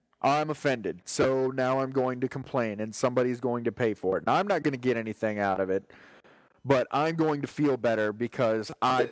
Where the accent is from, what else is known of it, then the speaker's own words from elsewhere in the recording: United States; And it surprises the shit out of me as an American, where a lot of blind patriots are like, America, fuck yeah!